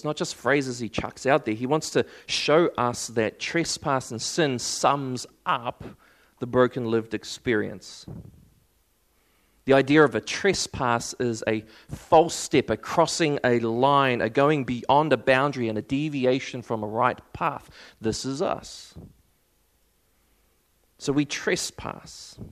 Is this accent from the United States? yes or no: no; Waikato, New Zealand; I grew up in the Waikato, just to let you know, Te Awamutu down the road, hey. I grew up in the Waikato